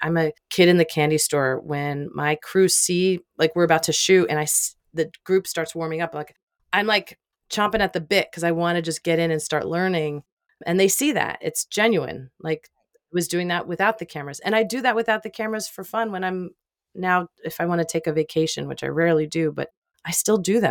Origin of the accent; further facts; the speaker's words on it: United States; So I do sometimes have to catch myself as an American, as an Italian American, of like, I just want to grab you, you know?